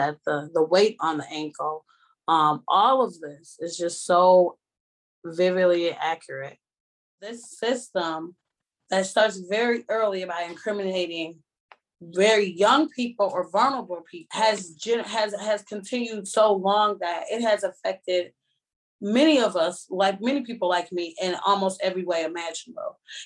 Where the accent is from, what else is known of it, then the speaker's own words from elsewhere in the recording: St. Paul, Minnesota, United States; And I have been born and raised in the St. Paul metro area my entire life.